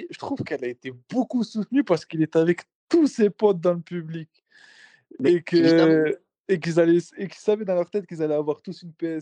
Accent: Paris, Île-de-France, France; Je viens de Paname. J'ai fait 200 km.

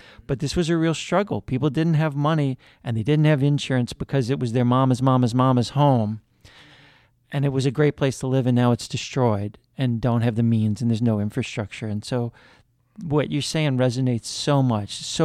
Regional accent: New Orleans, Louisiana, United States; as a white guy growing up in Gentilly

